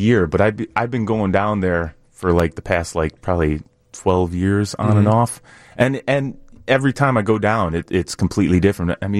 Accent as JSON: {"language": "English", "town": "Aurora", "region": "Illinois", "country": "United States", "said": "I'm from Aurora"}